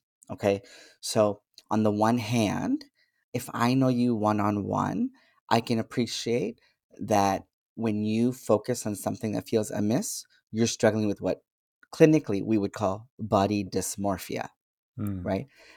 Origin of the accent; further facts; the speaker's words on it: Canada; born there; I was born in Canada, I speak a certain way